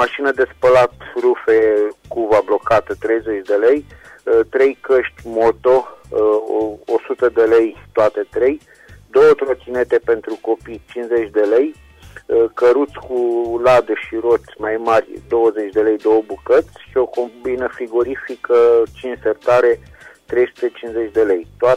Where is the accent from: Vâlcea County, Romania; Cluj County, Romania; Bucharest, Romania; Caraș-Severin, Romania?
Caraș-Severin, Romania; Reșița; din Reșița